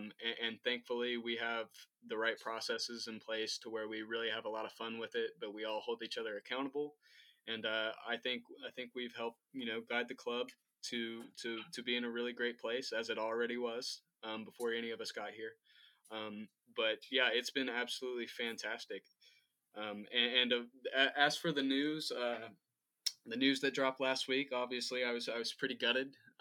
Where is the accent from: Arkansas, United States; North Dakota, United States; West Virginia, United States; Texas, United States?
West Virginia, United States; Cross Lanes; I grew up in a town called Cross Lanes, West Virginia.